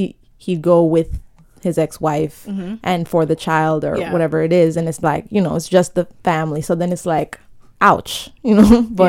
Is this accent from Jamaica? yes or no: yes; Jamaica; And then you have my family. We're from Jamaica.